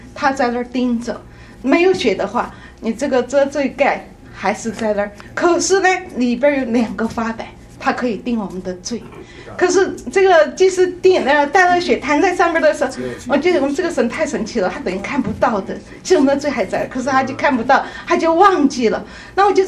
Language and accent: Chinese; Sichuan, China; 因为我是四川人